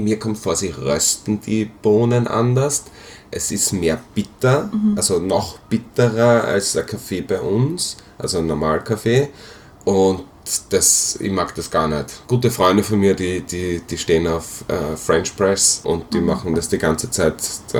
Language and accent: German; Graz, Styria, Austria; moved away; also ich komme aus Graz, würde glaube ich nicht mehr nach Graz zurückgehen